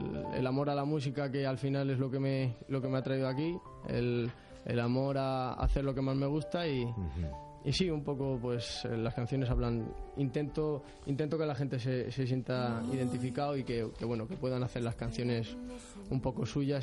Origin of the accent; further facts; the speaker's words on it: Guadalajara, Castilla-La Mancha, Spain; Soy de Guadalajara, sí.